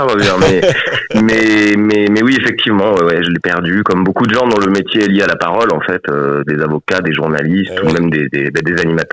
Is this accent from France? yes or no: yes; south of France, France; accent: southern French; en revenant dans ma région, quand on me faisait des réflexions sur le fait que j'avais perdu mon accent, ouais. Mon grand-père me disait beaucoup que je parlais pointu